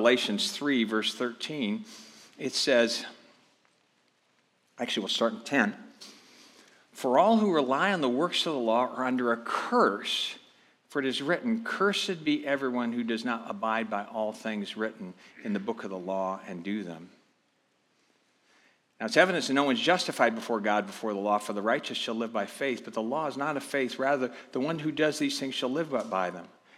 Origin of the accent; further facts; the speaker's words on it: Philippines; born there; I grew up in a missionary family. I was born in the Philippines